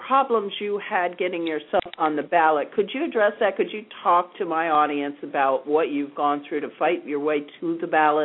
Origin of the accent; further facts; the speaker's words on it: Florida, United States; I'm from South Florida. I'm from the state of Florida, Bruce.